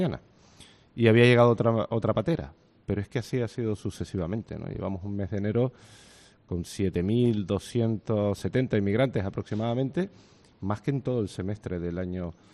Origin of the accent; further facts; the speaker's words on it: Canary Islands, Spain; yo soy del norte de Tenerife